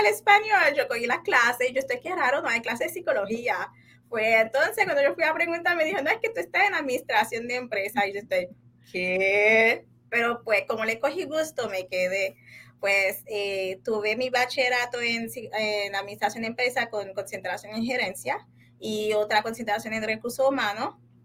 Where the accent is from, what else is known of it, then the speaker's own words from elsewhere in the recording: Haiti; now in Puerto Rico; diferente a todos los puertorriqueños, como yo soy extranjera, yo soy de Haití, no podía trabajar inmediatamente